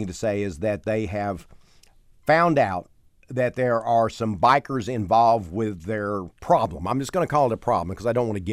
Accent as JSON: {"language": "English", "region": "Texas", "country": "United States", "tie": "born or raised there", "said": "I grew up in East Texas, and at a time when I was growing up, what was really important was being macho"}